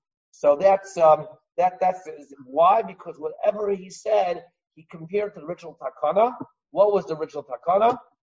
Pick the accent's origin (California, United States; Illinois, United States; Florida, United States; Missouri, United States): Illinois, United States; Chicago; And I have to tell you, I grew up in Chicago.